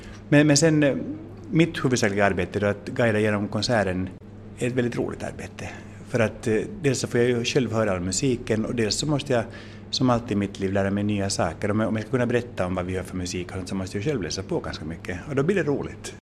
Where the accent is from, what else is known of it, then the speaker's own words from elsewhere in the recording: Finland; Jag är ju själv finlandssvensk och jag har under hela min uppväxt och barndom varit ganska mycket i Vasa av olika orsaker.